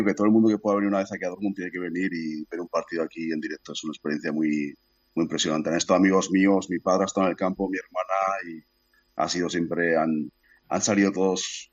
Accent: Pamplona, Navarre, Spain; now in Barcelona, Spain; De Pamplona.

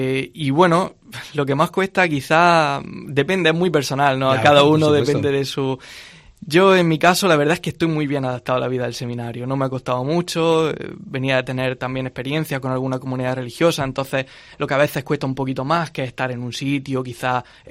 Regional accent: Armuña de Almanzora, Andalusia, Spain; soy de aquí de Almería, de un pueblo de la Almanzora, de Armuña. De Almanzora, un pueblo muy pequeño, unos 300 habitantes más o menos.

